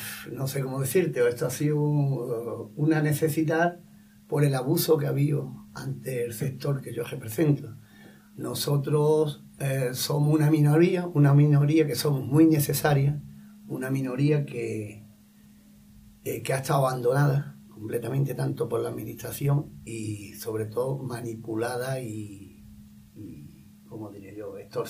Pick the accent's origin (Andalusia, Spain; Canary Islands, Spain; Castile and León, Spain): Andalusia, Spain; Jimena de la Frontera; Tanto al alcalde de mi pueblo, a Fran Gómez, porque yo, una vez que decidimos de hacer la asociación, nos dirigimos al ayuntamiento y este nos apoyó.